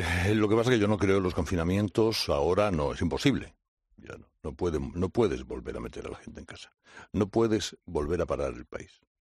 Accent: Barcelona, Catalonia, Spain; Yo vivía en Barcelona, ¿sí?, de chico.

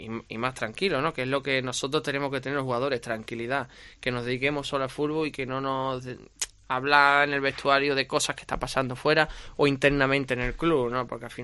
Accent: Huelva, Andalusia, Spain; Estuve en un club que es el club de mi tierra, que es Recreativo

